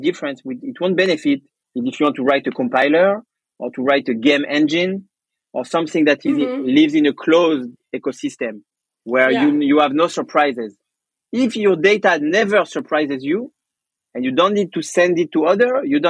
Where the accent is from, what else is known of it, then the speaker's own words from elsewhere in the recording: France; born there; English is a second language; I'm not a Native American speaker. Yeah. I was born in France